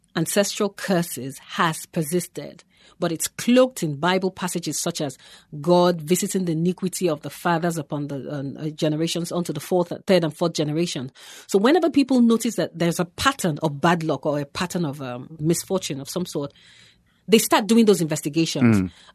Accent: Nigeria; when you, as an African, you write a novel as a Nigerian and African, you're expected to begin to speak about issues of the continent.

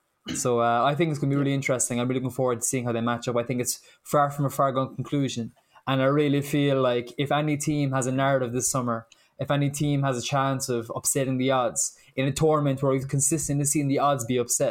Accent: Cork, Munster, Ireland; I'm an Irishman. I'm from Cork

